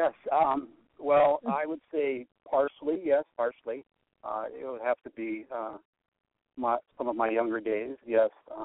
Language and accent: English; Wisconsin, United States; I'm a Wisconsinite. No? I'm up in northern Wisconsin.